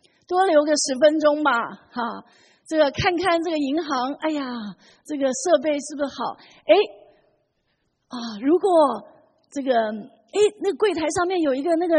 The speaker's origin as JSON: {"language": "Chinese", "country": "China", "said": "我想我们中国人都很懂得这一点，是不是？"}